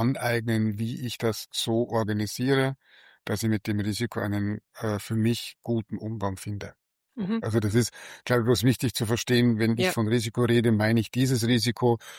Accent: Munich, Bavaria, Germany; ich bin selber auch teilweise in München groß geworden

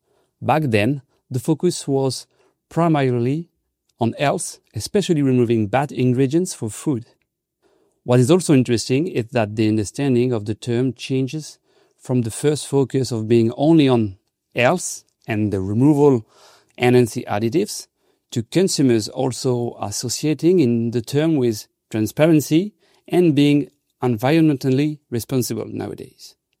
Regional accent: France; and I am from France.

